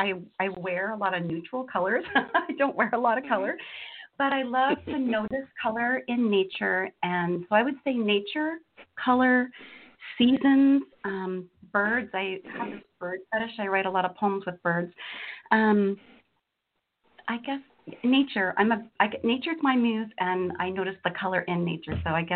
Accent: Florida, United States; born there; also born or lived in Azores / Texas / Washington; You know, I was born in Florida, actually, but my father was in the Air Force, so we traveled around a bit.

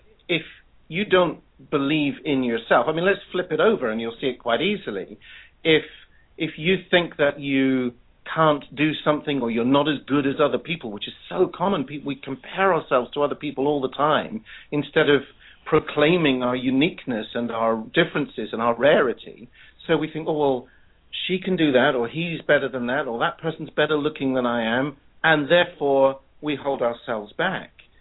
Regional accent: United Kingdom; the weather, of course. We're British, after all.

